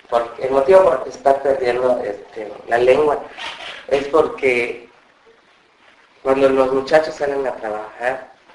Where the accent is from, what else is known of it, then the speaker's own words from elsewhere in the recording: Sabá, Colón, Honduras; ¿tú de dónde eres? Yo soy de Sabá